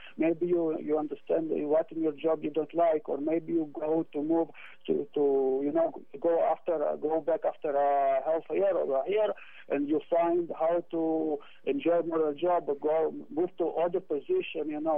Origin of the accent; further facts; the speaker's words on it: Israel; English is a second language; I'm from Israel.